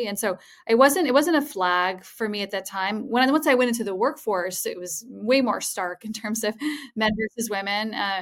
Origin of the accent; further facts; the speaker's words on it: Ann Arbor, Michigan, United States; Growing up in Ann Arbor shaped me a lot in that aspect.